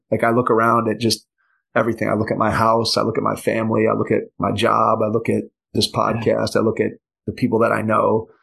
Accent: Cleveland, Ohio, United States; and I'm from Cleveland, Ohio, so I was a Cavs fan

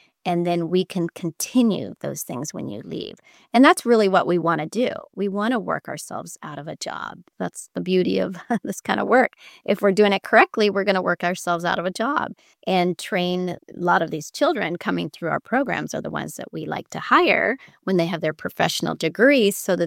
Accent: Texas, United States; In my hometown in Texas, I went to the local social welfare office and I told them what I do in Africa.

